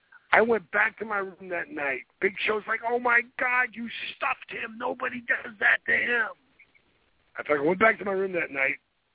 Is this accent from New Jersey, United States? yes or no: yes; New Jersey, United States; I'm going to end up in the WWF. I'm from Jersey.